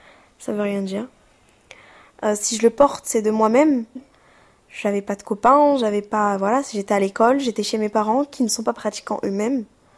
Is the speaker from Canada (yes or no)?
no; France; ça fait 22 ans que je suis née en France, mes parents sont en France, mes grands-parents sont en France, j'ai été à l'école française aussi